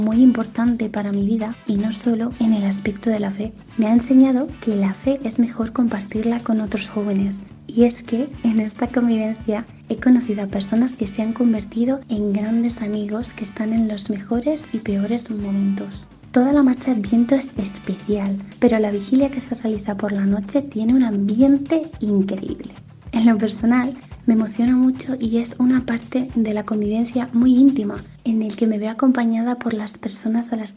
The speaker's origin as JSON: {"language": "Spanish", "town": "Alcázar", "country": "Spain", "said": "soy de Alcázar y tengo 27 años."}